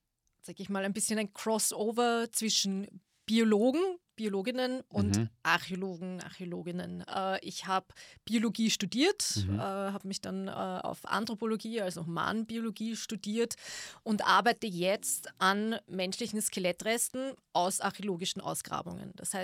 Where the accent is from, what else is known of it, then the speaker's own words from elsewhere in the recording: Lower Austria, Austria; wir sind als Kinder im Weinviertel in den Steinbrüchen dort, das gab es so rund um Eggenburg